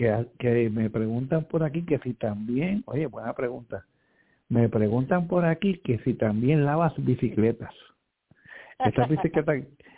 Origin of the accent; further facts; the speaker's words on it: Santurce, Puerto Rico; now in Trujillo Alto, Puerto Rico; Bueno, yo soy natural de Santurce, pero es residente en Trujillo Alto.